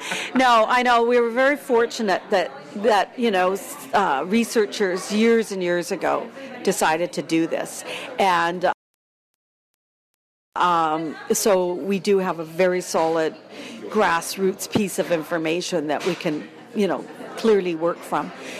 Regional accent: Canada; as a Canadian

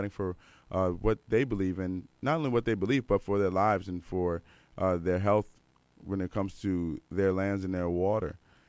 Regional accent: Washington, District of Columbia, United States; If you don't know, I'm from Washington, D.C. area

